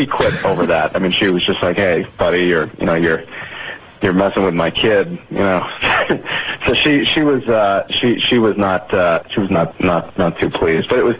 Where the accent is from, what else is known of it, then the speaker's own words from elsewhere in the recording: New England, United States; 20 or 30 different guys that I knew growing up in New England